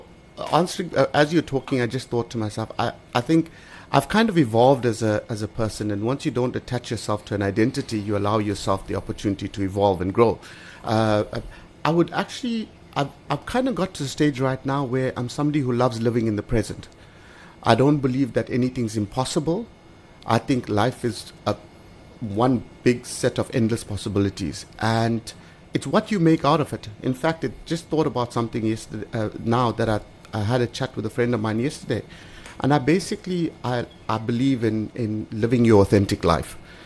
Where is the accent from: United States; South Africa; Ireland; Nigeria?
South Africa; Durban, KwaZulu-Natal; Okay, I grew up in a place called Mierbank in Durban.